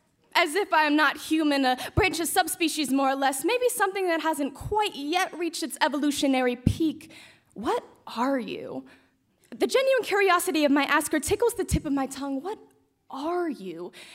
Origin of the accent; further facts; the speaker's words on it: Portland, United States; But when you ask me, where are you from? Portland.